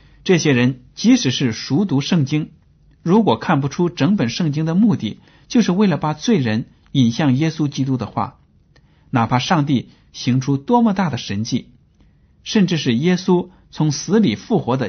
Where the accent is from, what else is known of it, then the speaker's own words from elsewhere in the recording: China; 这种讲法和我们中国人讲的那种善有善报恶有恶报是非常的相似的一致的